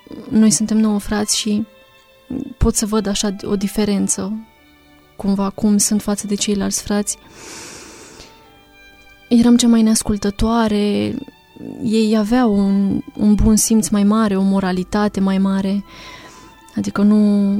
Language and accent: Romanian; Pitești, Argeș, Romania; now in Zalău, Romania; am 21 de ani și sunt din Pitești.